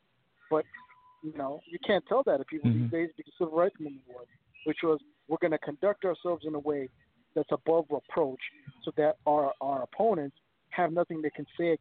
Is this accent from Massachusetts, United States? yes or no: no; Minnesota, United States; because I'm from Minnesota